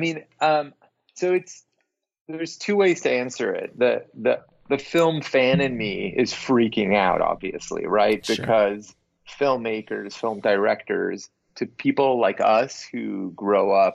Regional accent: Reseda, California, United States; I grew up in the Valley in Reseda, outside of the center of filmmaking, which is sort of Burbank and Hollywood, but still sort of tangentially connected to it.

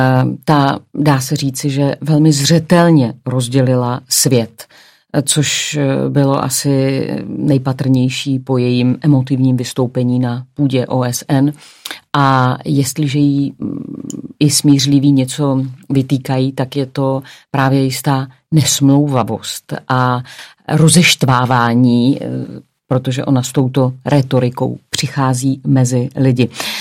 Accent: Moravia, Czechia; U nás na Moravě bychom řekli a včel mudruj.

